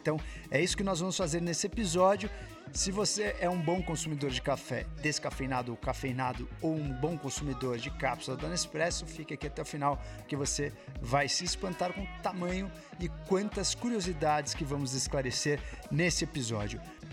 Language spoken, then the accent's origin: Portuguese; Brazil; como um bom brasileiro, nós temos muito costume de tomar muito café.